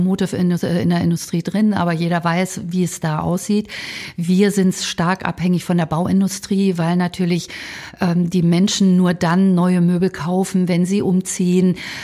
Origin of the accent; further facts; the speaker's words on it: Hamburg, Germany; Ich bin in Hamburg groß geworden, ich liebe diese Stadt